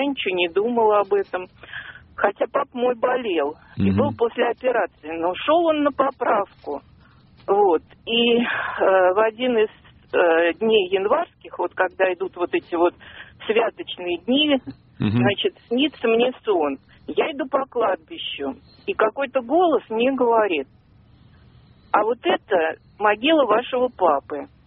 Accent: Moscow, Russia; я из Москвы.

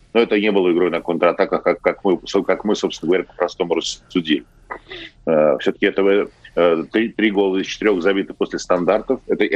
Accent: Balashikha, Moscow Oblast, Russia; если бы я знал, что есть спортсмен из Балашихи, моего родного города

